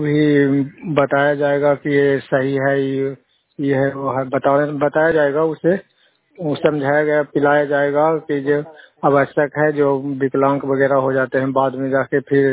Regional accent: Salempur, Bihar, India; मैं नालंदा जिला के रहने वाला हूँ, गोड़ापुर पंचायत के हूँ, मैं सलेमपुर के निवासी हूँ।

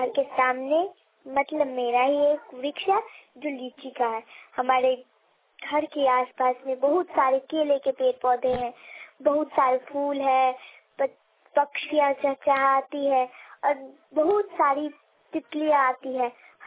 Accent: Pariharpur, India; तेज गंगा धाम परिहारपुर से … मेरे गांव का नाम परिहारपुर है।

